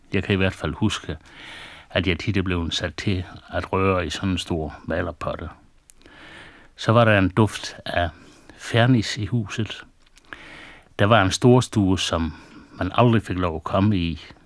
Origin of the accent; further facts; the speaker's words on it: Region of Southern Denmark, Denmark; Selvom jeg er indfødt sønderjyde